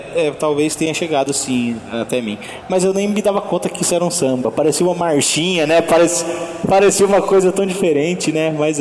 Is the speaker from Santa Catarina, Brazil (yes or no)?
no; São Paulo, Brazil; nos cafundós do Judas, lá de onde eu venho, a gente não... o samba não chegava na gente. o samba não morreu, mas ele não chegou no cantinhos de São Paulo.